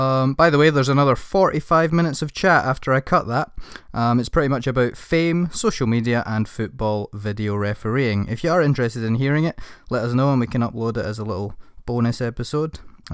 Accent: United Kingdom; That's when we as British people turn off.

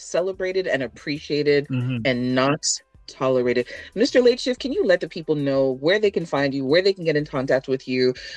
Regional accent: Toronto, Ontario, Canada; because I feel like we're in isolation because we're from Toronto and we know what the Toronto scene is like.

